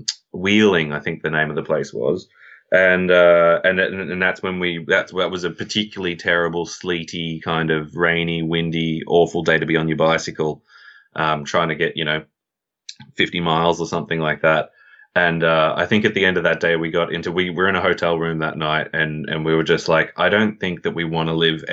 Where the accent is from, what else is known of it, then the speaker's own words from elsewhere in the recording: Australia; as an Australian